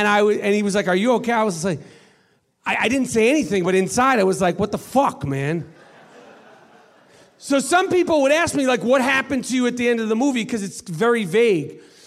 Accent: New York City, New York, United States; Listen, motherfucker, not the part of New York City that I'm from.

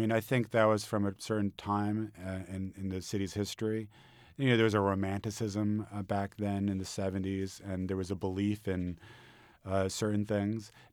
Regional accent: New York City, New York, United States; I'm a New Yorker. I think like a New Yorker. I'm super proud of being a New Yorker.

